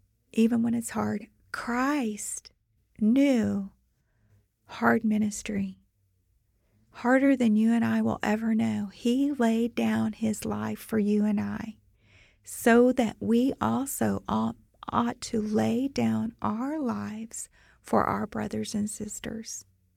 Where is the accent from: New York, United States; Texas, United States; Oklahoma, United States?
Texas, United States; Fort Worth; ACBC will host its annual conference in my hometown of Fort Worth, Texas.